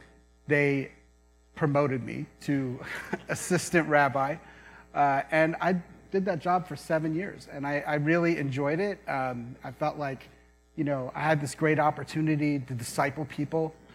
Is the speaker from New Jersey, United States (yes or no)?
yes; New Jersey, United States; let me ask you a question, because I'm from New Jersey, right? So, you know, when we get heated in discussions, we go, let me ask you a question. right? And the accent will come out.